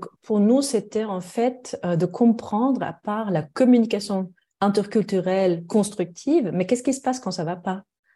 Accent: Germany; French is a second language; now in Switzerland; Je suis allemande, comme on peut-être on l'entend avec un petit accent.

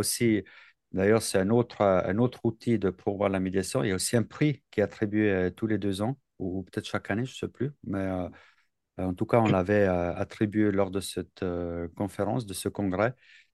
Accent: Switzerland; Bah, chez nous en Suisse, c'est depuis, je sais pas, milieu, fin des années 90

